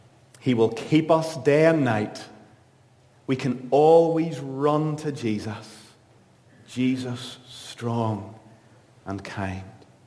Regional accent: Northern Ireland, United Kingdom; Now be careful, I'm from Northern Ireland and we get animated in moments like this.

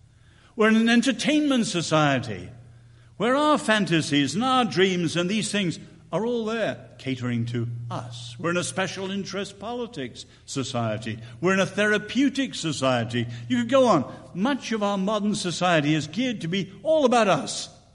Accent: China; also born or lived in India; I grew up under Buddhism in China.

